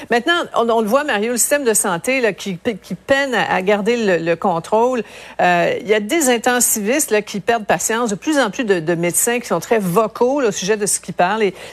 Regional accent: Quebec, Canada; chez nous au Québec

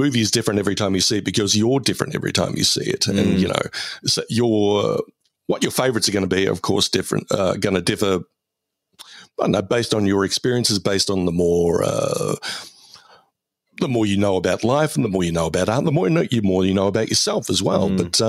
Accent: Geelong, Victoria, Australia; when I was still reviewing movies for the Geelong Advertiser here in my hometown

